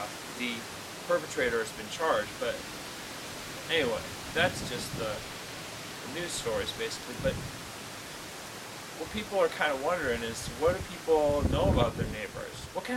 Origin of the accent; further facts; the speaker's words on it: Illinois, United States; now in Cleveland, United States; Now, actually, I'm not from Cleveland. I'm not from around here originally. I grew up in the Chicago area, and my wife grew up in California.